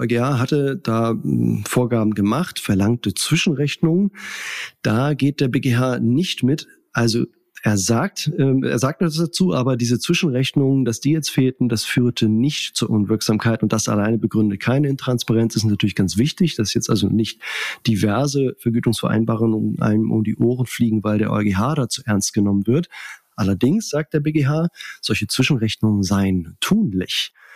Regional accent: Itzehoe, Schleswig-Holstein, Germany; Ich komme ja aus der Gegend, ich bin ja in Itzehoe geboren

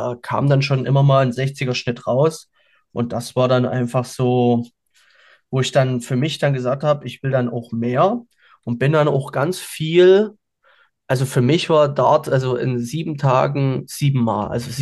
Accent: Saxony, Germany; ich komme aus Sachsen, nähe aus Dresden.

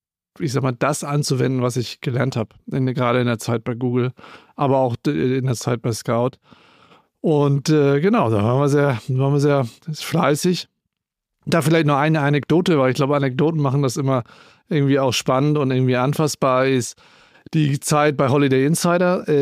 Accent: Northern Germany, Germany; Da war das natürlich ein anderer Schnack, wie man so sagt bei uns in Norddeutschland.

